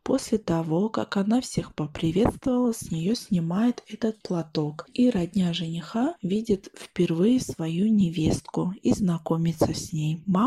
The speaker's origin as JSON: {"language": "Russian", "region": "Orenburg Oblast", "country": "Russia", "tie": "born or raised there", "said": "Я по национальности казашка, живу в России. Родилась и выросла в небольшом селе Оренбургской области, где 80% населения русские и украинцы."}